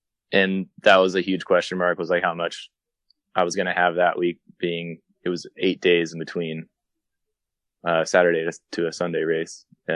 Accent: Kansas, United States; growing up in Kansas, that sort of plays in my favor. I grew up in heat and ran in heat as a kid

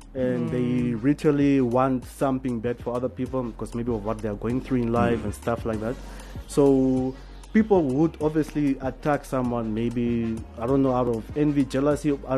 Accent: Windhoek, Khomas, Namibia; I grew up in Windhoek. I grew up in Windhoek.

